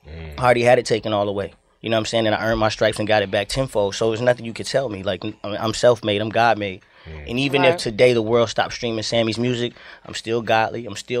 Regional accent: Miami, Florida, United States; So I was raised in Miami for 6 years

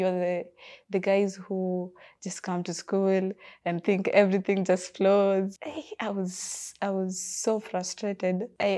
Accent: Kisumu, Kisumu County, Kenya; I'm from Kisumu.

